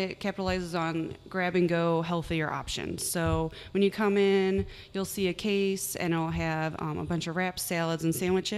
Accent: Crown Point, Indiana, United States; obviously. I grew up in Crown Point here. I am 29.

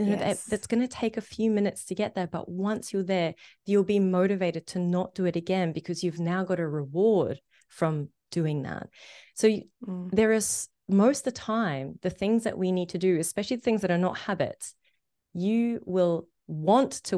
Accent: Egypt; I grew up in Egypt where, you know, women are more oppressed than in comparison to men.

